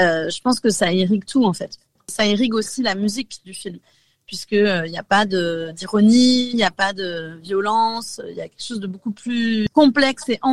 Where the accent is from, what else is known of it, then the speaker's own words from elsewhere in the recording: Nantes, Pays de la Loire, France; je suis une vieille Nantaise quand même, je suis de Nantes